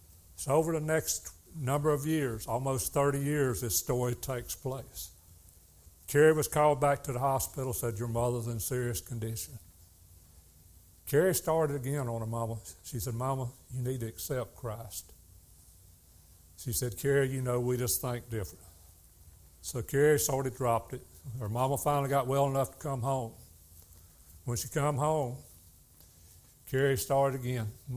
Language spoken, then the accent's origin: English; North Carolina, United States; And I was raised in Philadelphia Baptist Church in Stanley County here.